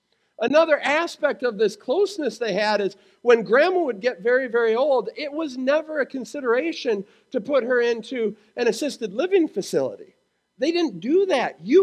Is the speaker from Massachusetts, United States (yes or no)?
no; Wisconsin, United States; And where I grew up in Wisconsin, we actually had a huge population of Hmong people.